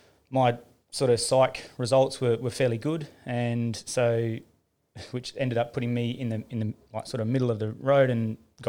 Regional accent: Perth, Western Australia, Australia; So I'm Perth born and bred. Grew up in the northern suburb called Kingsley, which back when we moved there, it was that was the end of the freeway.

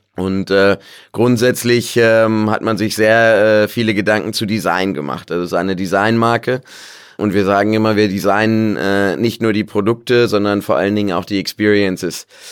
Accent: Lower Saxony, Germany; born there; also born or lived in Stuttgart; aber ich dachte, fast 10 Jahre in Stuttgart gelebt. Okay. Ich bin bei Göttingen geboren. Zentraldeutscher.

